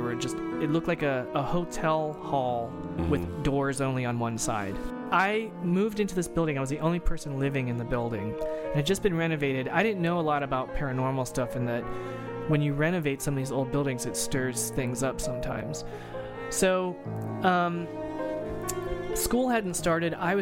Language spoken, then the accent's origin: English; Ireland; I'm Irish and my mom looks like a leprechaun